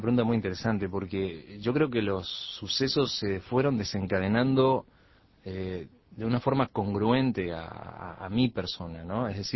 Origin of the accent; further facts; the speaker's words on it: Uruguay; Pues yo creo que soy uruguayo, eso sí, me siento un uruguayo.